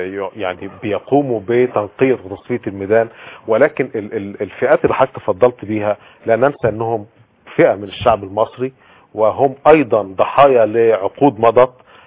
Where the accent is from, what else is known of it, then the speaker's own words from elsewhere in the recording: Egypt; واحس اني مواطن مصري بسيط